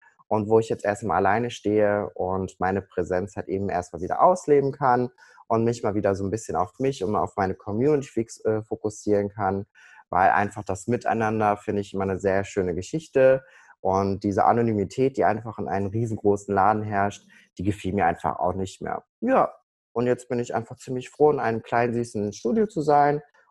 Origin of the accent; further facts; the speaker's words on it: Cologne, North Rhine-Westphalia, Germany; ich bin 26 Jahre alt, ich komme aus der wunderschönen Stadt Köln